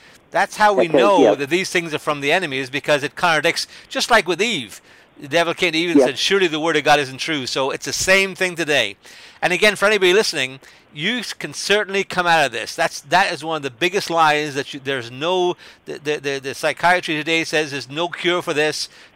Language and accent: English; Dundalk, County Louth, Ireland; also born or lived in Mayo; now in United States; I live in the United States, but I'm originally from Ireland. I was actually born in Mayo in the West and moved to Dundalk.